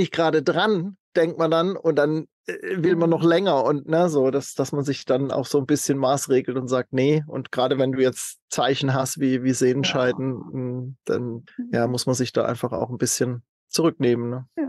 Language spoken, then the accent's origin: German; Southern Germany, Germany; ich habe gerade gestern von einem Tod eines ganz lieben Freundes erfahren in meiner Heimatstadt in Süddeutschland, mit dem ich eine ganz intensive Jugendzeit hatte